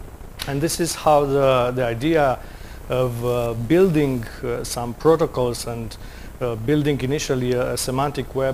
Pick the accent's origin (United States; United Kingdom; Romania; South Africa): Romania; English is a second language; I'm coming from Romania.